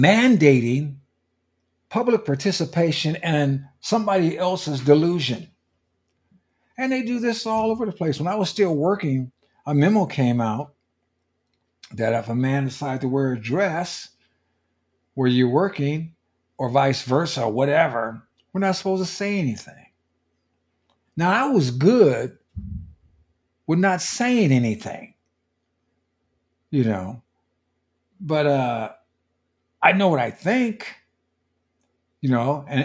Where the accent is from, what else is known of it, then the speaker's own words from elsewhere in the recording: California, United States; The Democrats in my home state, my former home state of California